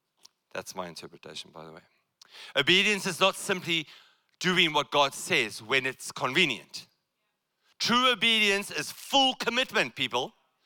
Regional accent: South Africa; Africa, I come from Africa, by the way. If you haven't realized, I come from South Africa. I'm talking about deep, deep Africa.

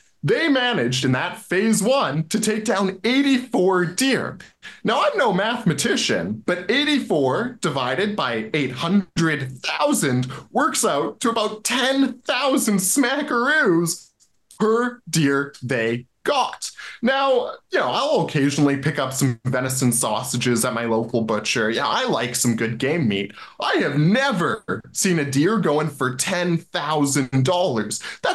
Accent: British Columbia, Canada; And it seems like my home province of British Columbia is the epicenter of all of this waste we're seeing from Parks Canada.

